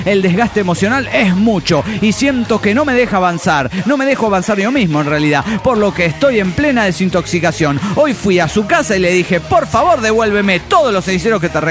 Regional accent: Juliaca, Puno, Peru; Hola, soy el vago de Juliaca, Perú.

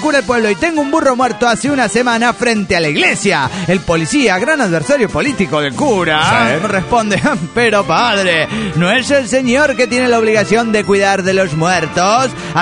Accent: Zapopan, Jalisco, Mexico; de Zapopan, México.

